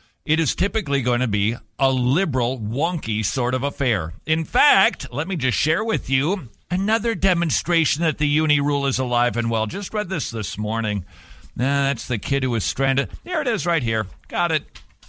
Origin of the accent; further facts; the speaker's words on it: United States; I kind of didn't really follow that exactly because I'm an American and we watch football